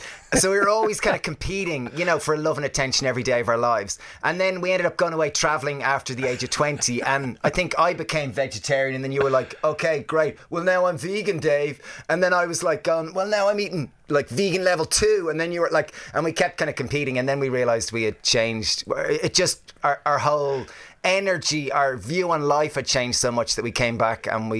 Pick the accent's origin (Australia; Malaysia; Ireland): Ireland; we're Irish